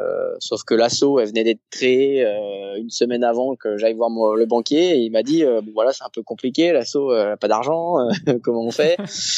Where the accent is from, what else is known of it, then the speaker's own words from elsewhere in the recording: Saint-Malo, Brittany, France; moi je suis de Saint-Malo et que j'ai vu forcément étant gamin plein de coureurs au large partir de Saint-Malo